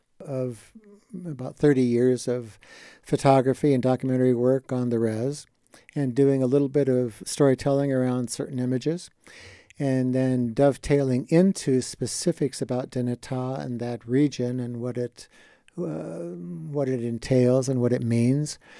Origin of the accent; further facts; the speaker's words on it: Fruita, Colorado, United States; So I was born and raised down in Fruta and then ended up after graduate school on the Navajo Rez